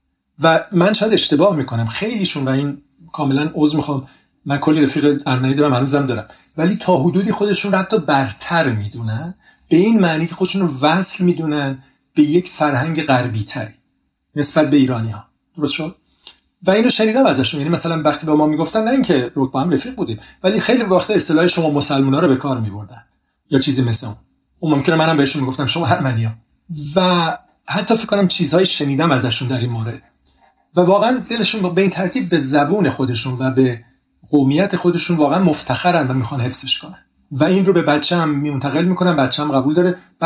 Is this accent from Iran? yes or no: yes; Tehran, Tehran Province, Iran; چون من توی محله ارمنی نشین تهران بزرگ شدم، خیابون فرای جنوبی سهروردی الان و نزدیک 25 شهریور، فکر کنم حدود کلاس اول راهنمایی بود رفتیم اونجا، یعنی من میشدم حساب کنید 12 سال،